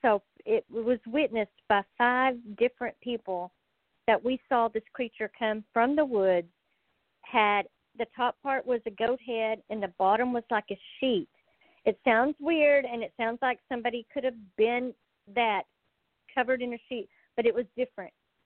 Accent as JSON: {"language": "English", "region": "Texas", "country": "United States", "said": "Of course, you can tell I'm from Texas, so I love to chat and talk."}